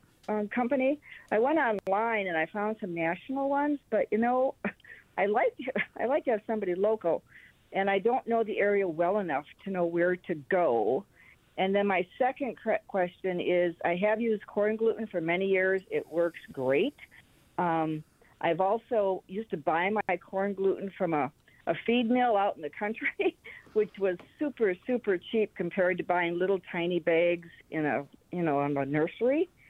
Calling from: Madison, Wisconsin, United States; also born or lived in Appleton; We moved here from Appleton area, and I've used organic lawn care for about 15 years.

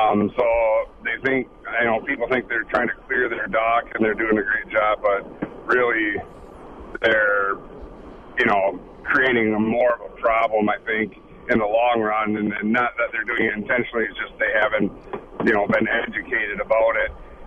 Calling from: Eau Claire, Wisconsin, United States; I'm in from Eau Claire, and we have the milfoil in certain lakes around here.

